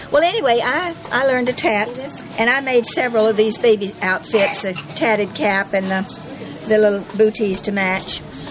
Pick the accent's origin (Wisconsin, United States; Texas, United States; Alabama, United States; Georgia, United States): Georgia, United States; now in Florida, United States; I'm just, I married into the Menorcan family. See, I grew up in Georgia.